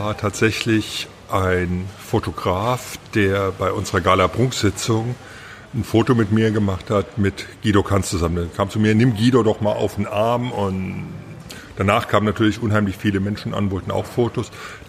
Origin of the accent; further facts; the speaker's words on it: Frankfurt, Hesse, Germany; born there; now in Troisdorf, Germany; Ja, ich bin gebürtiger Frankfurter. Das ist nicht Hessen, das ist Frankfurt.